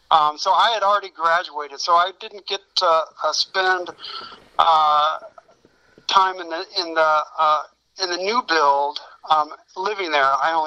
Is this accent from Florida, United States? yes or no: no; Indianapolis, Indiana, United States; also born or lived in Spencer; now in Illinois, United States; So I grew up in Indiana, in the Indianapolis area, and then Spencer, Indiana, and then back to Indy, and graduated from Southport High School, and then moved up here after Ball State.